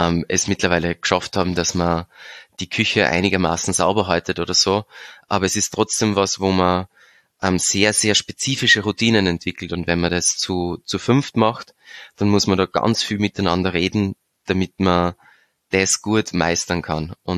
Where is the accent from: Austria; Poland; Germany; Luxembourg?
Austria; Upper Austria; now in Graz, Austria; ich bin ursprünglich in Oberösterreich aufgewachsen und vor 10 Jahren nach Graz gekommen